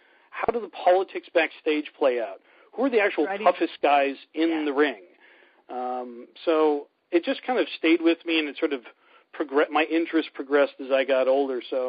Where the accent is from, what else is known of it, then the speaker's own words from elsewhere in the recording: Canada; Because, remember, I'm Canadian.